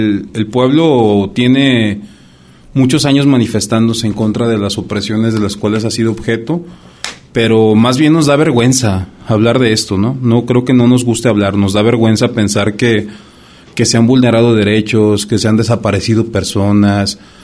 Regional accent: Mexico; la vergüenza que podemos sentir nosotros como mexicanos de que nuestro país se debata entre cosas pues de este tipo tan desagradables

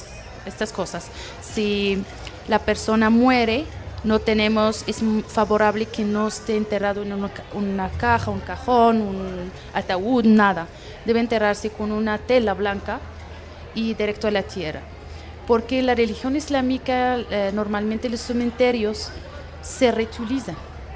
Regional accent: Morocco; Spanish is a second language; yo soy marroquí y Marruecos es un país musulmán.

